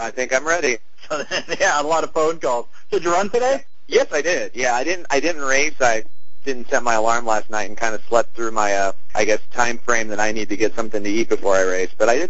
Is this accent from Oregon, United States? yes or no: yes; Eugene, Oregon, United States; I'm from Eugene, Oregon, and I'm training for the Eugene Marathon